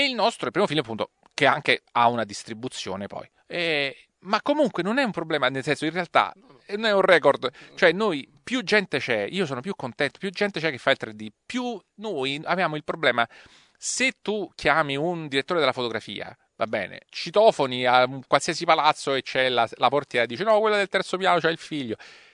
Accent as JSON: {"language": "Italian", "town": "Rome", "region": "Lazio", "country": "Italy", "tie": "born there", "said": "tutta Italia tra l'altro tranne Roma, la mia città natale"}